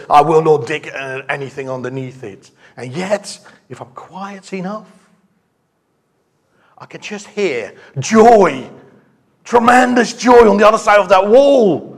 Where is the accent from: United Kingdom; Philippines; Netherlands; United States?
Netherlands; English is a second language; I'm from Holland originally, lived there, and that's where I was born.